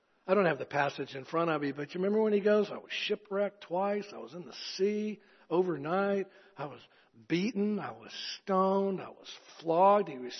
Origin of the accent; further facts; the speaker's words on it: Chattanooga, Tennessee, United States; I'm from East Tennessee, Chattanooga, most of you know.